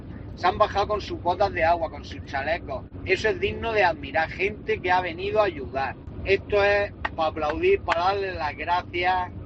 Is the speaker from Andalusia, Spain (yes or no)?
no; Lorca, Region of Murcia, Spain; Mira, soy camionero, soy de Lorca, de catástrofes también sabemos un poco